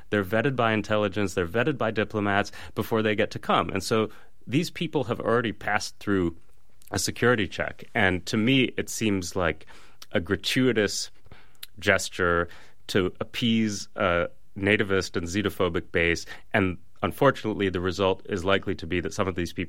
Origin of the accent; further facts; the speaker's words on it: Michigan, United States; I come from Michigan originally, and Trump won Michigan narrowly